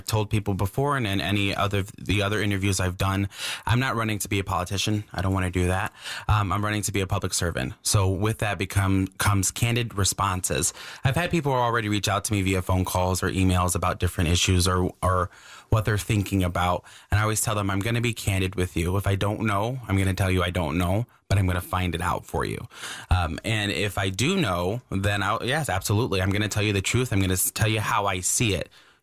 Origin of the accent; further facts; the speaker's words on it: Largo, Florida, United States; born there; also born or lived in Wisconsin; I was actually born in Largo, Florida. So my parents couldn't decide whether they liked Wisconsin or Florida better. So we moved back and forth several times.